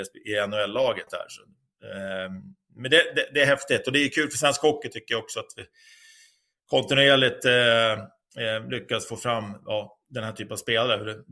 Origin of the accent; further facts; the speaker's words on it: Sweden; Och som svensk, vi behöver ha så mycket bra beteenden, alltså isbeteenden.